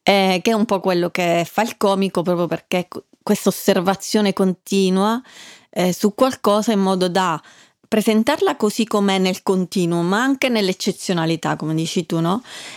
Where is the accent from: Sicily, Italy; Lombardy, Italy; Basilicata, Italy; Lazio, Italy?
Sicily, Italy; ma io sono siciliana e sono quella, sono un pezzo di Sicilia.